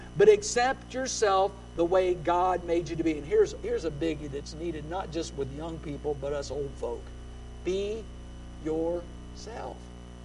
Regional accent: Indiana, United States; You know, I grew up in Indiana.

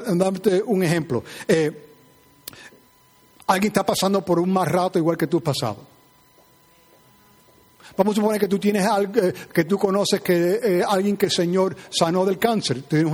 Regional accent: Cuba; cuando yo fui criada en Cuba, y cuando yo fui niña en el campo, cuando yo estaba corriendo descalza

